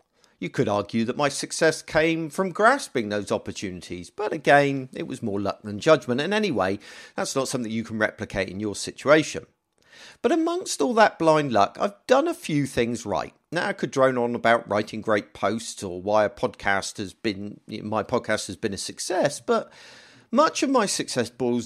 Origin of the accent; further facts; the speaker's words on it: United Kingdom; Might be because I'm British.